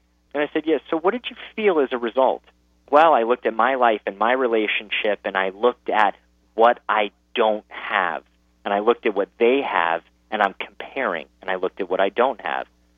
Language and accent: English; Los Angeles, California, United States; So I grew up in Los Angeles, in the middle of Hollywood, born into a famous family